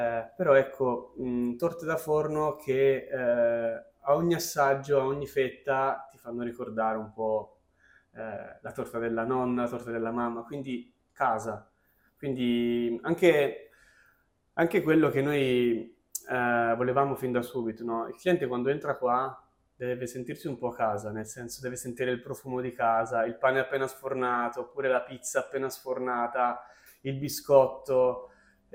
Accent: Arezzo, Tuscany, Italy; Io sono di Arezzo, anche ad Arezzo si fanno i cantucci, anche se i cantucci sono di Prato.

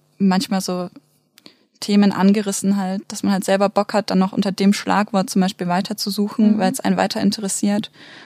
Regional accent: Baden-Württemberg, Germany; ich komme aus Baden-Württemberg, das schwäbischer Geiz

